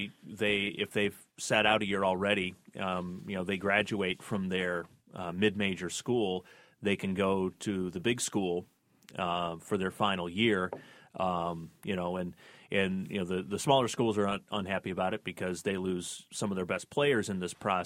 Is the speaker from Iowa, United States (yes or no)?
yes; Iowa, United States; moved away as an adult; because I grew up in Iowa rooting for the Hawkeyes my entire life, and then moved here